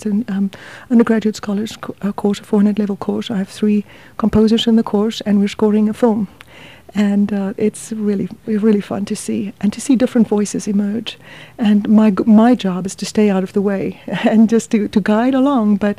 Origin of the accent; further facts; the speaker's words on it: South Africa; now in United States; I'm South African, and I'm very proud of my heritage. I'm also a naturalized American citizen, and I'm incredibly patriotic. But I do have an accent